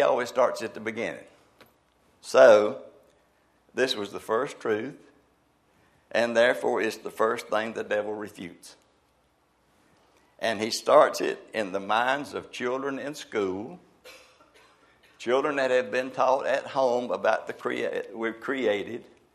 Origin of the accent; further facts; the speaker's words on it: North Carolina, United States; accent: Piedmont, North Carolina; I still talk like I'm from Piedmont, North Carolina, but I have been educated.